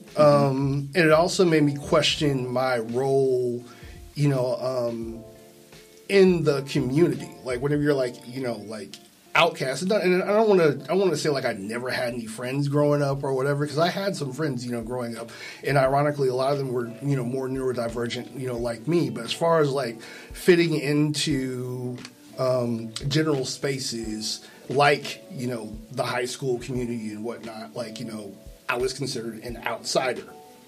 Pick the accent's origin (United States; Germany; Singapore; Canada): United States; Kansas; I was born and raised in Kansas, and being black in Kansas